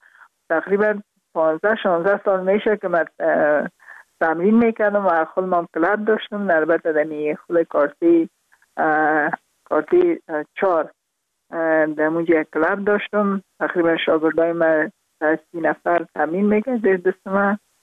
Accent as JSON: {"language": "Persian", "country": "Afghanistan", "also_born_or_lived": "Kabul", "said": "برای من البته در خود شهر کابل به دنیا آمدیم، من از پروان هستم."}